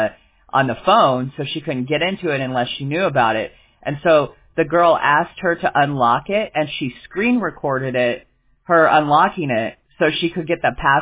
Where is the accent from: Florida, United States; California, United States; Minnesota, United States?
California, United States; born there; You know, I was born in California, and we started learning computers when I was like in third grade.